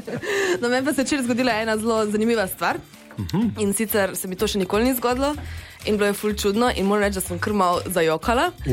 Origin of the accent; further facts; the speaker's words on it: Carinthia, Slovenia; Ne, jaz sem Korošica. To bom zavedno Korošica, brez skrbi